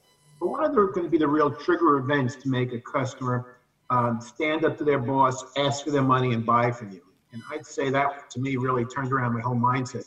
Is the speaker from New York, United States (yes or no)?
yes; New York City, New York, United States; Well, I grew up in New York City and, worked myself through college, et cetera